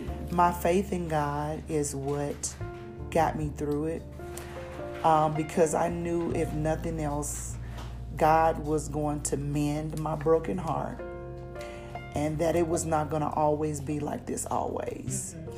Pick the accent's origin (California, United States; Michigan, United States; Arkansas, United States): Arkansas, United States; I'm originally from Arkansas, so I had no family here.